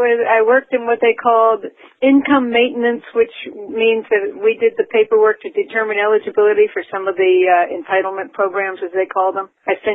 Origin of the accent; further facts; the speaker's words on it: Haddon Heights, New Jersey, United States; also born or lived in Highland Park; And I grew up first in Highland Park, which is right near where I live now, and then in down towards the Cherry Hill area in a town called Haddon Heights.